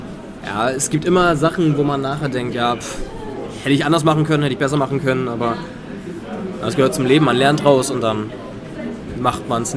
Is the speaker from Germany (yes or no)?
no; Spain; Ich würde sogar gerne Mittagsschlaf machen, als typischer Spanier, aber das geht leider nicht.